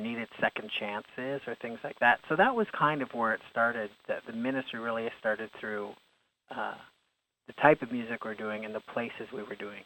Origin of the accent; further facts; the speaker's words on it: Toronto, Ontario, Canada; I was raised in the West End of Toronto